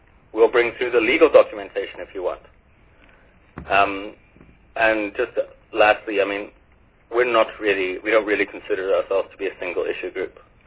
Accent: Johannesburg, Gauteng, South Africa; We are from Johannesburg, by the way. We've come all the way from Johannesburg to make public presentation here.

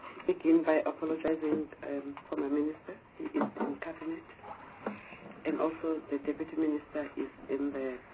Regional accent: Eastern Cape, South Africa; I'm a member of this committee. I'm from Eastern Cape.

